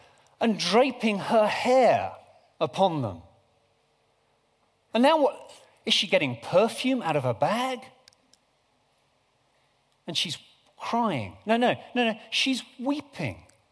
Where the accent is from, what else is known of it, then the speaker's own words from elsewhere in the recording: United Kingdom; And we now attend a restrained church, located in a restrained country. In short, we're British.